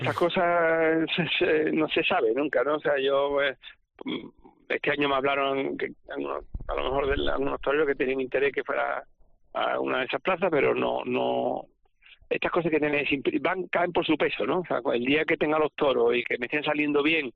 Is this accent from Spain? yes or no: yes; Seville, Andalusia, Spain; Yo me crié en Sevilla cuando a la gente le gustaba la corrida de Guardiola y le gustaba Curro Romero.